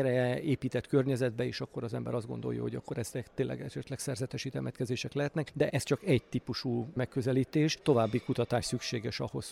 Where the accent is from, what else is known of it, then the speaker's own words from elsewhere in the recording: Sopron, Győr-Moson-Sopron, Hungary; born there; az én szülővárosomra Sopronra gondolok